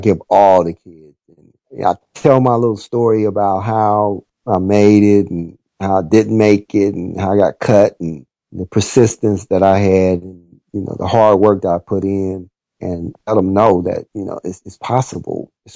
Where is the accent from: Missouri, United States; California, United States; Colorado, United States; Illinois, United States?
Missouri, United States; Kansas City; growing up in Kansas City, I grew up in the housing projects, the low income, at risk area. That's where I grew up.